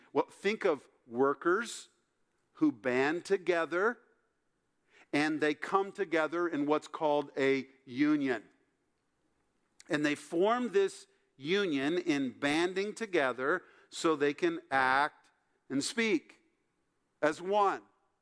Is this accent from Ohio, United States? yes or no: yes; Ohio, United States; growing up in Ohio, my dad and I loved the Ohio State University football team through the years.